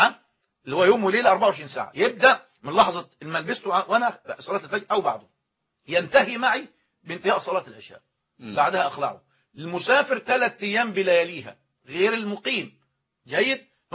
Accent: Egypt; بالمعنى المفهوم لدينا كمصريين

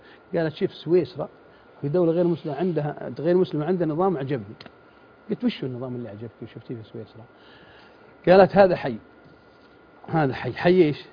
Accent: Mecca, Makkah Province, Saudi Arabia; احنا صغار من مكه احنا على قد حالنا ما بعد يعني حالتنا بسيطه وفقراء

